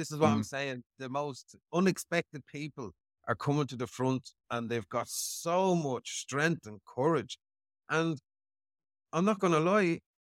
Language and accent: English; Ireland; I'm just an Irishman trying to sort my country out.